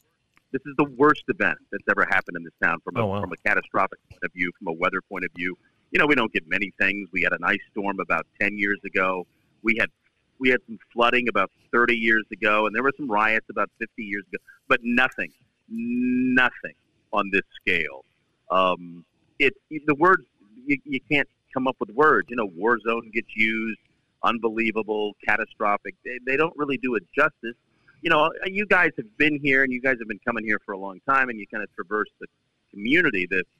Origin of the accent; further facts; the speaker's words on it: Norfolk, Virginia, United States; I grew up on the coast. I grew up in Norfolk, Virginia. I grew up on the beach.